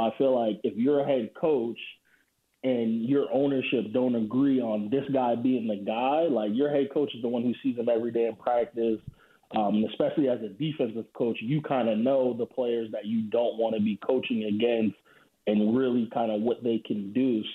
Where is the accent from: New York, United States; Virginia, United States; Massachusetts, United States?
Massachusetts, United States; Boston; I'm actually from Boston